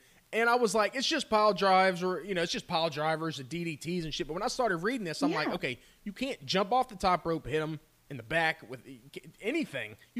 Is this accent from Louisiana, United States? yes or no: yes; Louisiana, United States; I'm from Louisiana. I'm from that area. And leave it to my state to have something like this.